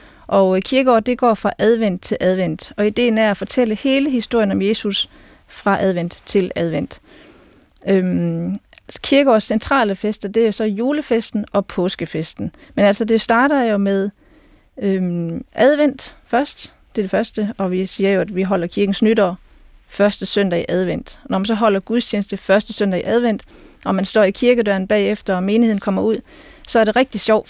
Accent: Region of Southern Denmark, Denmark; der, hvor jeg kommer fra i Sønderjylland, der var der også traditionen i min barndom

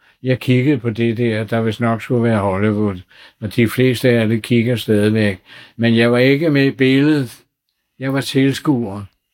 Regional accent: Copenhagen, Capital Region of Denmark, Denmark; Det er derhjemme i Sydhavnen, der var sådan en såkaldte familie.

